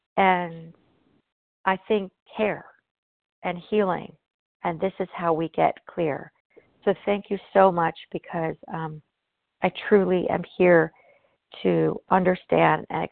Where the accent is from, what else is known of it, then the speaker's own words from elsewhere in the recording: California, United States; from Southern California